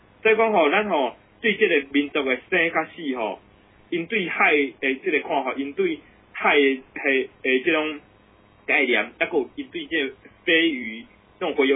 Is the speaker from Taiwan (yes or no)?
yes; Taiwan; 我们了解这块土地，我们了解我们台湾人的历史